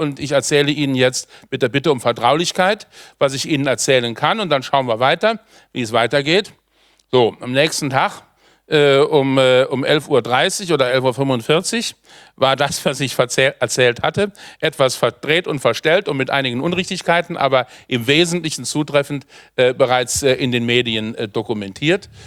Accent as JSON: {"language": "German", "country": "Germany", "said": "Tatbeständen, die uns als Deutsche betreffen"}